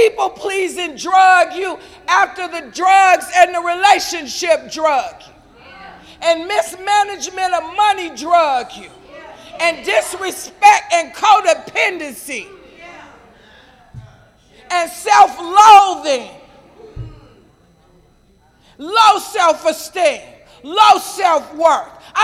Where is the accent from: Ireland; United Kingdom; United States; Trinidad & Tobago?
United States; Oakland, California; When I got here, I came from Oakland, California.